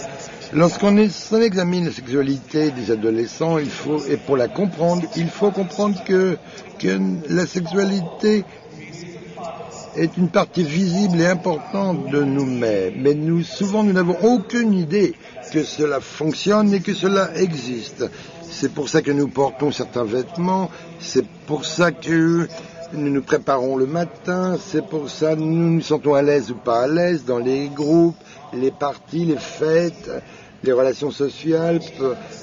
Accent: Kenya; je viens du Kenya

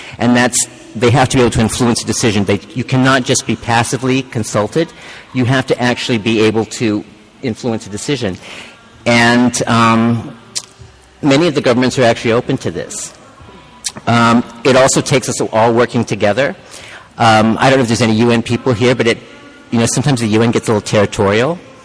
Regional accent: Guam; But I'm from Guam, and it's a very small it's a very small community.

